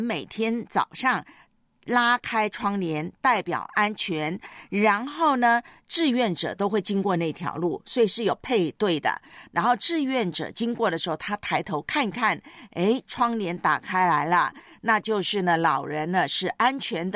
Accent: Taiwan; 在我的老家啊，就是我的故乡台湾那边的，我那个城市啊

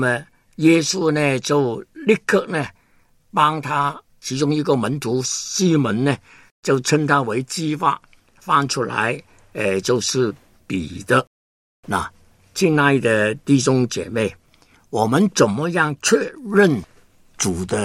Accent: Hong Kong; 因为我在香港出生，在香港长大

